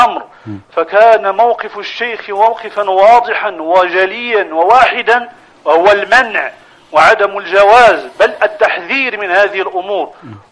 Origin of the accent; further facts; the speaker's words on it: Morocco; ما وقع في بلادنا المغرب من فتنة جراء هذه البلية